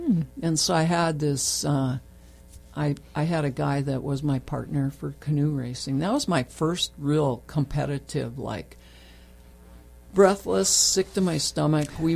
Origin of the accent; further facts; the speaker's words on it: Glenwood, Minnesota, United States; Yeah, I grew up in Glenwood, Minnesota, central Minnesota on Lake Minnewaska. And that, you know, it was a small town.